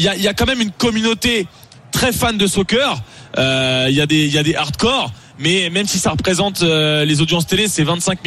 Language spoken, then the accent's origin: French; France; Les gens, ils sont presque plus contents de me demander si je suis français